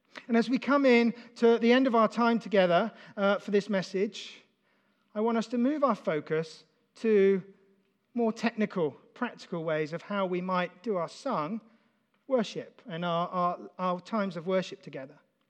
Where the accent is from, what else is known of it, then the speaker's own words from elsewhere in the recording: United Kingdom; as a British person from a very staid church background, quite conservative, I felt quite uncomfortable